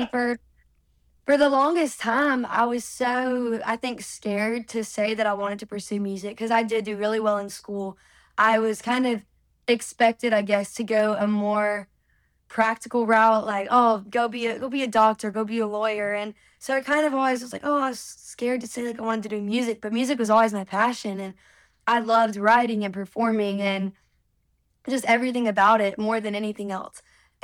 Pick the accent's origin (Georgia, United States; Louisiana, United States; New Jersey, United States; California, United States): Louisiana, United States; Haughton; No, so I'm from Houghton, Louisiana, and that's like northwest.